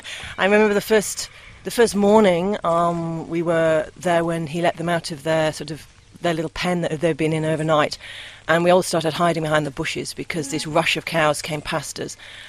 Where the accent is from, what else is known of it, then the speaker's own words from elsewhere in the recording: England, United Kingdom; now in Australia; Both … and I are both imports to Australia. We're both from England.